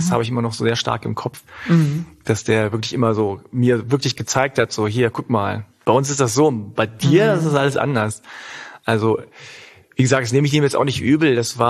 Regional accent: Altwarmbüchen, Lower Saxony, Germany; ich bin ja in Altwerbüchen aufgewachsen. Das ist so ein bisschen, so 20 Minuten ungefähr oder 25 Minuten mit der Bahn mittlerweile vom Hauptbahnhof entfernt. Und eigentlich hatte ich so eine ganz normale deutsche Mittelschicht-Vorstadt so Kindheit.

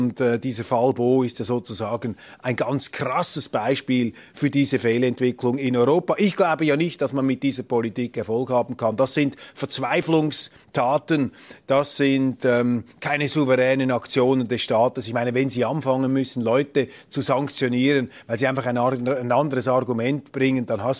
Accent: Switzerland

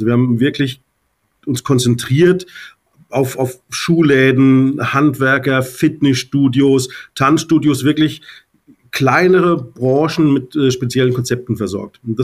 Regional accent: Schweinfurt, Bavaria, Germany; Ja, also ich stamme aus Unterfranken. Bin auch überzeugter Bayer und Franke.

